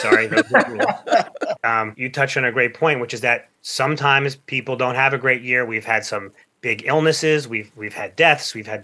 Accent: Plainview, New York, United States; so first of all, we're from Long Island, a town called Plainview.

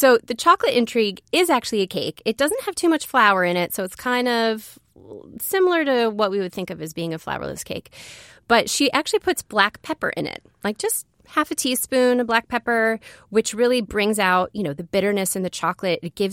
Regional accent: Brooklyn, New York, United States; I grew up in Brooklyn and I had a very particular image of what I thought Italian food was.

